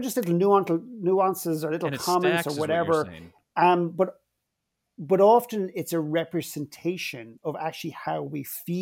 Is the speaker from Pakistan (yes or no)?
no; Ireland; I mean, we're the Irish are probably the best in the world at knocking ourselves and making fun of ourselves.